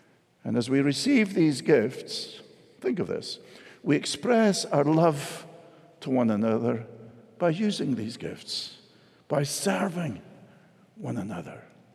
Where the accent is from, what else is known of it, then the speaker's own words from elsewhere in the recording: Scotland, United Kingdom; I was brought up in Scotland that real men didn't wear jewelry.